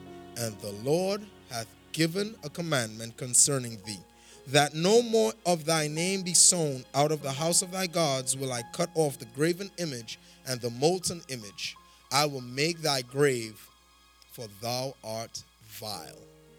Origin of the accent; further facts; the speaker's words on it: Trinidad & Tobago; And drieth, man, I'm a Trinidadian. I shouldn't have put all these THs.